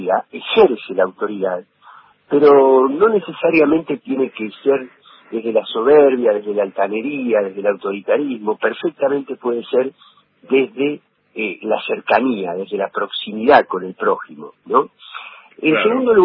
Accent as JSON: {"language": "Spanish", "country": "Argentina"}